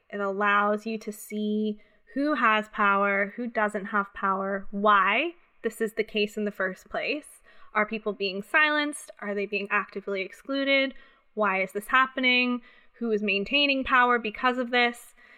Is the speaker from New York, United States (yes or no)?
no; California, United States; So growing up in California, there was definitely a tendency to think we were in a more progressive society than we actually were.